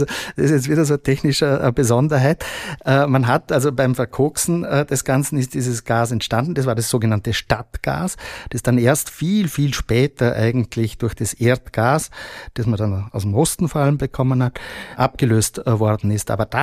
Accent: western Austria, Austria; Ich komme nämlich aus dem Westen, aus Westösterreich.

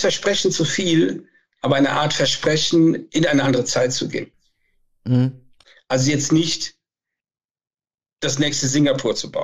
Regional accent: North Rhine-Westphalia, Germany; Da, wo ich herkomme, zwischen Köln und Aachen

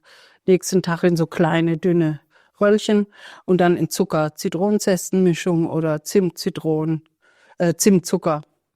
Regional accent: Karlsruhe, Baden-Württemberg, Germany; Ich bin ja in Süddeutschland groß geworden, Karlsruhe.

